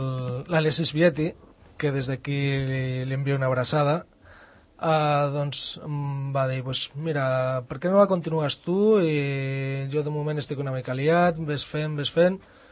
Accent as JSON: {"language": "Catalan", "region": "Asturias", "country": "Spain", "moved": "as an adult", "said": "quan vaig marxar d'Astúries vaig venir a estudiar aquí."}